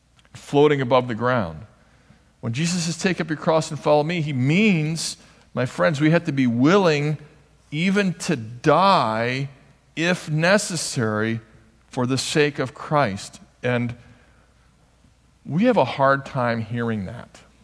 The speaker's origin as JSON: {"language": "English", "country": "United States", "said": "And I'm not bragging. I'm just admitting that I'm an American."}